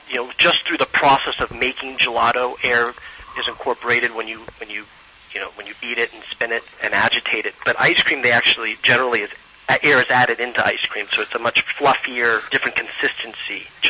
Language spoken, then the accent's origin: English; Dallas, Texas, United States; moved away; Yep, I'm originally from Dallas, and when I moved back to the States, I therefore came to Dallas.